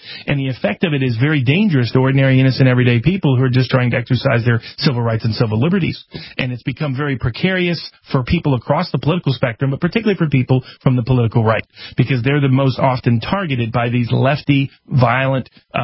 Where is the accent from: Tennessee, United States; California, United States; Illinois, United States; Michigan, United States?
Tennessee, United States; I knew folks I grew up with in Southeast Tennessee